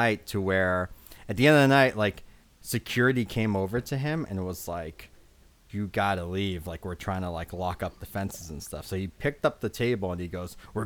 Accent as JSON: {"language": "English", "town": "Framingham", "region": "Massachusetts", "country": "United States", "tie": "born or raised there", "said": "I grew up in Framingham."}